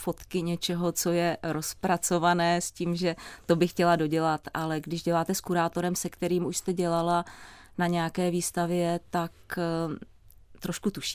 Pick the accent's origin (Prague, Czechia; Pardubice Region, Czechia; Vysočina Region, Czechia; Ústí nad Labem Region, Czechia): Prague, Czechia; Já jsem původně z Prahy, vyrůstala jsem poblíž Nuselského mostu